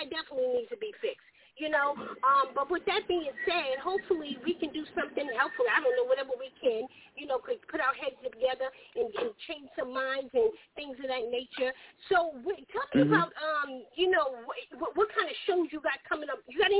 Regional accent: New York, United States; now in Charleston, United States; technically I'm from New York, but I love Charleston. This is where I'm at now, and this is where I'm going to rep.

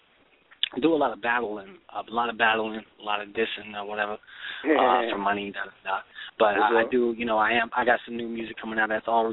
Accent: Florida, United States; now in Virginia, United States; I'm out here in Virginia right now, man.

